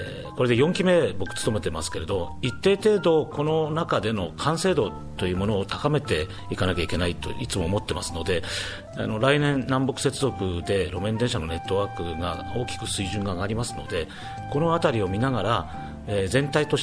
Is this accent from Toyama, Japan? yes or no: yes; Toyama, Japan; 地元僕は呉羽ですから、呉羽で生まれ育った者たちみんなはまさにもう地元の誇りだというふうに思っています。